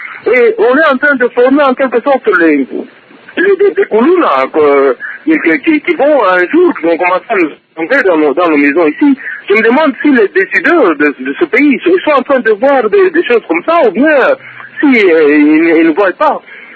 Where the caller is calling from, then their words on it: Lubumbashi, Haut-Katanga, DR Congo; j'ai une préoccupation ici, chez nous, à Lubumbashi